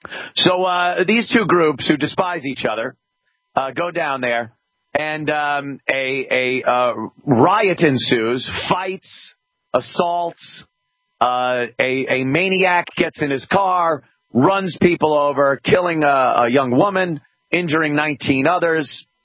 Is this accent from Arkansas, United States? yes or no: no; New York, United States; I remember this my entire life growing up in New York, seeing Donald Trump as a public figure.